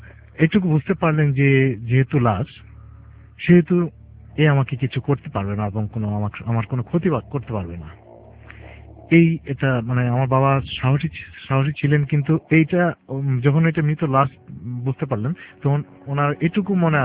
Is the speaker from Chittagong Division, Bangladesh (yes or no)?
no; Mirpur, Dhaka Division, Bangladesh; আমি মিরপুর শেরপাড়া থেকে এসেছি